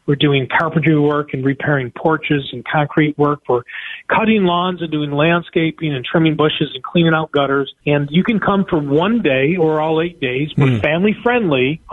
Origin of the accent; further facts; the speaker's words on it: Buffalo, New York, United States; I was born and raised in Buffalo. I went to Bennett High.